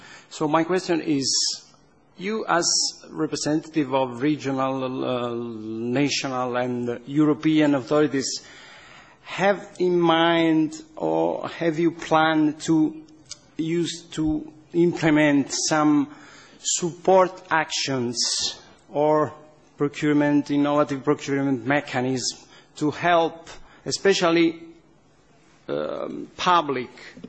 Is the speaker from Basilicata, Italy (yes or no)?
yes; Basilicata, Italy; English is a second language; I'm from Basilicata region.